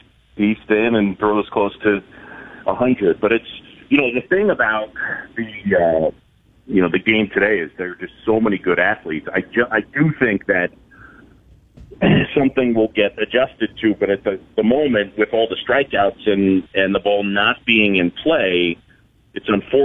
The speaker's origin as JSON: {"language": "English", "town": "New York City", "region": "New York", "country": "United States", "tie": "born or raised there", "said": "I grew up in New York City."}